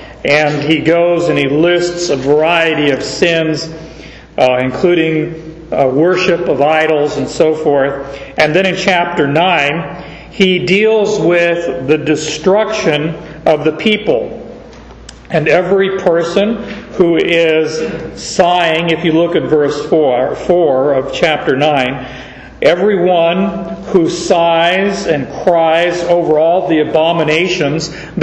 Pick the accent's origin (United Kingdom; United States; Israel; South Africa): United States; Arizona; born there; Me, I was born in Arizona. Didn't have anything to do with them.